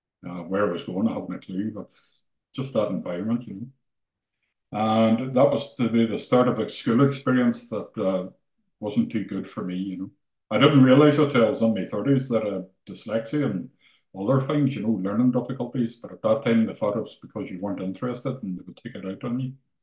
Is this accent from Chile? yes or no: no; Ireland; I grew up here in the northwest of Ireland, and you know, just because I'm from Ireland